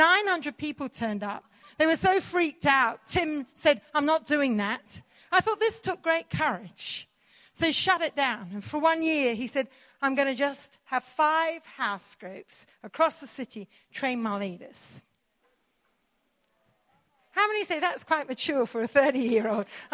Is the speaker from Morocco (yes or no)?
no; India; now in Oxford, United Kingdom; We live in Oxford. Son going to Zimbabwe. I grew up in India.